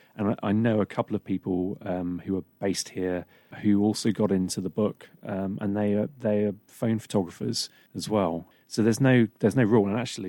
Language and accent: English; Wedmore, South West England, United Kingdom; So I grew up in Wedmore, went to Cheddar School.